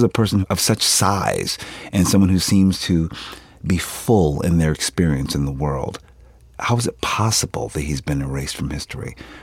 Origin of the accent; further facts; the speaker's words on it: Philadelphia, Pennsylvania, United States; I'm from Philadelphia. We don't sound like that.